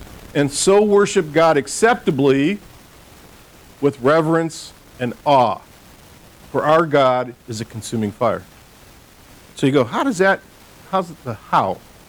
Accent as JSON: {"language": "English", "town": "Detroit", "region": "Michigan", "country": "United States", "tie": "born or raised there", "said": "because I grew up in Detroit."}